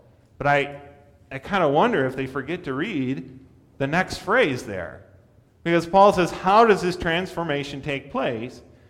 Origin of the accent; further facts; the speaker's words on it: United States; but I'm not trying to hide the fact that I'm an American.